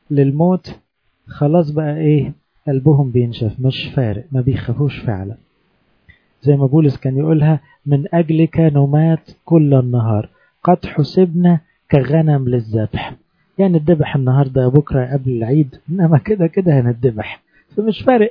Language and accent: Arabic; Egypt; يموت عندنا في مصر يبارك لنا بلادنا